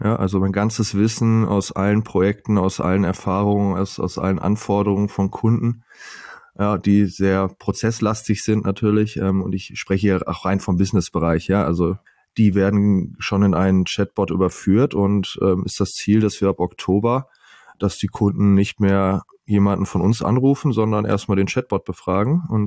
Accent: North Rhine-Westphalia, Germany; Ich bin in der Nähe von Bielefeld, also im schönen Ostwestfalen, aufgewachsen. Mich hat es dann aber zum Studium, hat es mich an den Bodensee nach Konstanz gezogen.

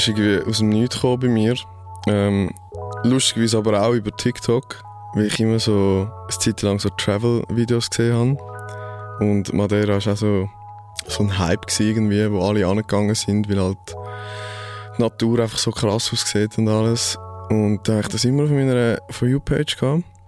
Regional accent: Zurich, Switzerland; ich bin Zürcher

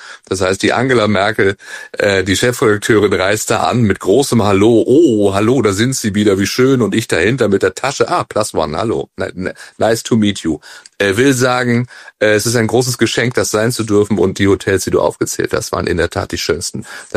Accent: Baden-Baden, Baden-Württemberg, Germany; Also ich bin ja jetzt hier in Baden-Baden. Ich komme aus Baden-Baden. Das ist ein Kurort. Das ist ein mondäner Kurort.

